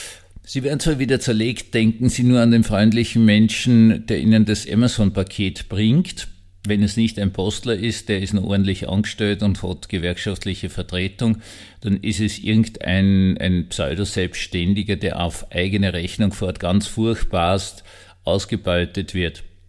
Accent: Austria; ich bin aufgewachsen in Studententagen mit einem Bruno Kreisky mit absoluter Mehrheit in Österreich.

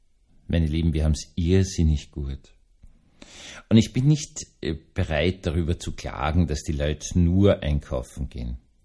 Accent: Austria; also ich bin Österreicher, ich bin professionell im Jammern. Das ist eine österreichische Kunst, gerade ostösterreichische Kunst.

